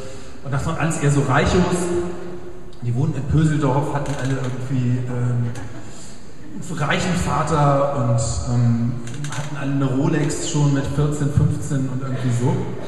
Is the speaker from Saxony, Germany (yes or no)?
no; Hamburg, Germany; Ich bin aufgewachsen in Hamburg, in einem Vorort, der heißt Poppenbüttel. Lustiger Name, ich weiß. Ja, ich komme also aus Poppenbüttel